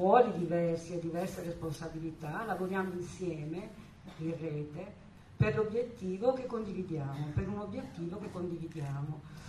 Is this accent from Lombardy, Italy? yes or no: no; Modena, Emilia-Romagna, Italy; Io sono un modenese da più di due generazioni, ma devo dire che quando oggi guardo la mia città e giro per la mia città, mi sento a volte straniera